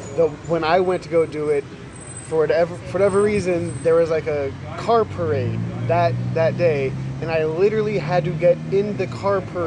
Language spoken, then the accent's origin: English; Denver, Colorado, United States; Started in Denver. I'm born and raised in Denver.